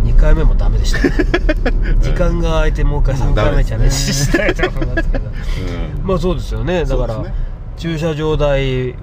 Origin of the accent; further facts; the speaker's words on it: Kanagawa, Japan; also born or lived in Tokyo; まあ、言っても私神奈川県民ですから、うん、あの東京にずっと住んでましたけど